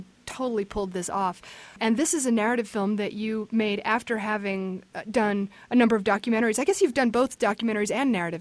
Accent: United States; But as an American, I can't really sort that out.

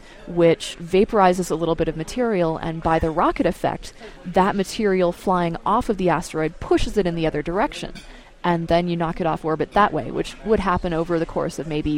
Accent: West Coast, United States; so I grew up on the West Coast

